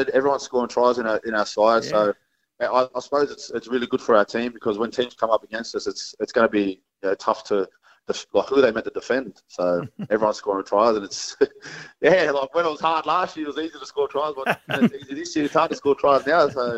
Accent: Melbourne, Victoria, Australia; Obviously, I was from Melbourne. Only I think 2 players down at the team now from Melbourne.

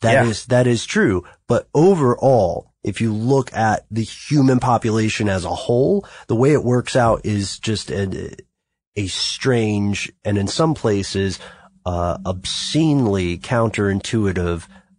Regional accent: United States; We are all from the United States.

